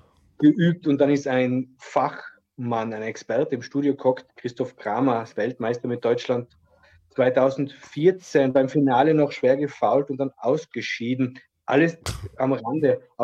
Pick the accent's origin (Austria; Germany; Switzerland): Austria; Klar, ich bin Österreicher, ja.